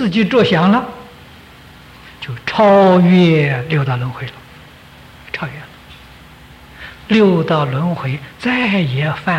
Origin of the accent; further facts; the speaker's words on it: China; 我们中国人有个俗话说，人不为己，天诛地灭。